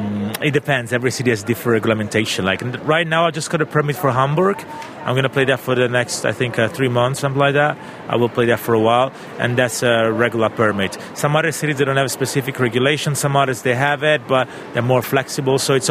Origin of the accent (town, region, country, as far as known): Italy; English is a second language; now in Bern, Switzerland